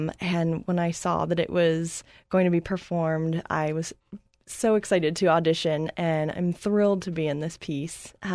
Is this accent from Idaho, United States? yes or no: no; Connecticut, United States; I'm originally from Connecticut.